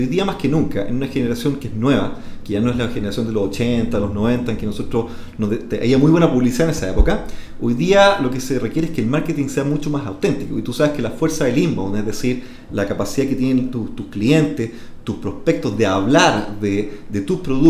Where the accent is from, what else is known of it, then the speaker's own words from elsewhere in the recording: Chile; sobre todo en Chile, en mi país, no se están desarrollando